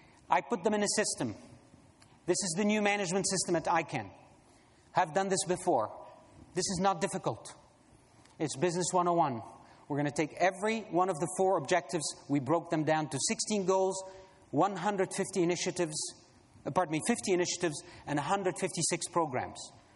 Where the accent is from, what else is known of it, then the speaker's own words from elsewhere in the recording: Egypt; I'm the first African ICANN president. I come from Egypt.